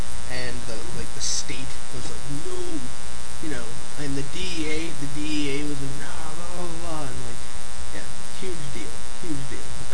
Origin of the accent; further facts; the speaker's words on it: United States; I mean, if you're looking at it as an American and, you know, as an Olympian